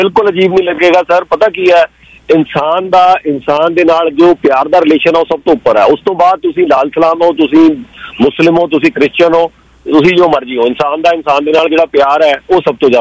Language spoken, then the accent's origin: Punjabi; Jalandhar, Punjab, India; ਜਿੱਥੇ ਅਸੀਂ ਜਲੰਧਰ ਤੋਂ ਆ ਸਾਡੇ ਤਾਂ ਸਰ ਹਾਕੀ ਬਹੁਤ ਚੱਲਦੀ ਆਪਣੇ ਜਲੰਧਰ ਆਲੇ ਦੁਆਲੇ ਸਾਰੇ ਪਿੰਡਾਂ ਦੇ ਵਿੱਚ